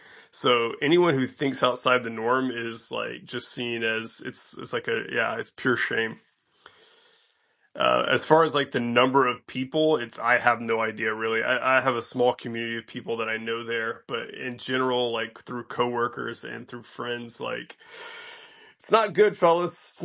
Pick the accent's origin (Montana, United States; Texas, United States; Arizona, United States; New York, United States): Texas, United States; now in Europe; I'm from Texas, but I live in Europe